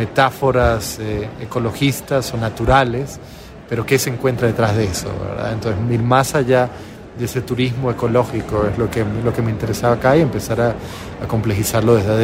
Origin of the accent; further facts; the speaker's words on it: Costa Rica; Yo vengo de Costa Rica, un país que, en donde de alguna manera este discurso ecologista ha estado muy vinculado con el discurso turístico